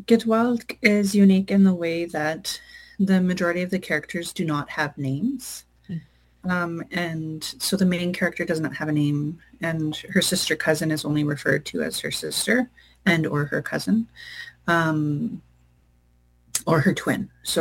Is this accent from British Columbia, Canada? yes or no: yes; Hartley Bay, British Columbia, Canada; also born or lived in Kitimat, Canada; that I'm from Tashku Aragitluch Madam, which is colonially known as Hartley Bay, but also known as Skitgat. I'm also from Kitimat, which is Haisla territory, and I've been adopted into the Helsic Nation. I said that my clan is Killawell